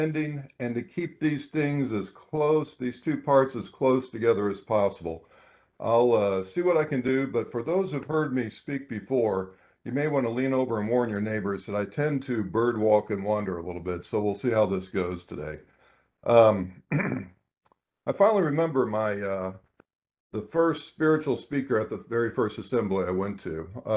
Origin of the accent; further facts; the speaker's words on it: Louisville, Kentucky, United States; moved away; I'm from the Midwest, Louisville, Kentucky, as … mentioned. Came up in a household of strong values.